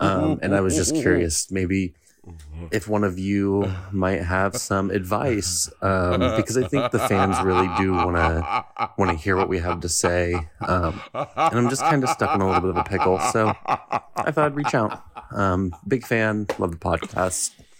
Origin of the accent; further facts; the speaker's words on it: Seattle, Washington, United States; I'm 29 from Seattle.